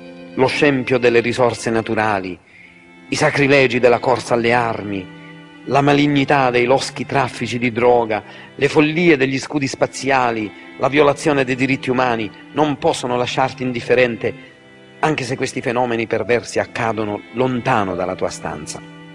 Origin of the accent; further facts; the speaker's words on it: Santa Maria di Leuca, Apulia, Italy; i monaci del convento del mio paese, io sono del capo di Santa Maria di Leuca, avevano scolpito sullo stipite delle loro celle.